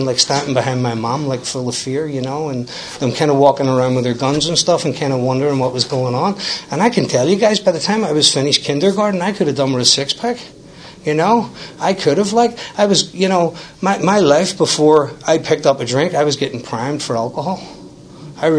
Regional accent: Belfast, Northern Ireland, United Kingdom; now in United States; I grew up in West Belfast. You know, you probably figured out already, I'm not from around here, you know. I'm not from this zip code, and there's geographics in my story, you know.

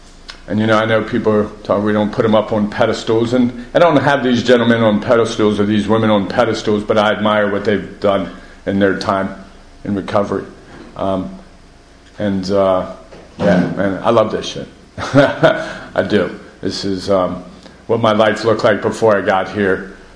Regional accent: Washington, District of Columbia, United States; I grew up in and around Washington, D.C. This would have been the mid-80s.

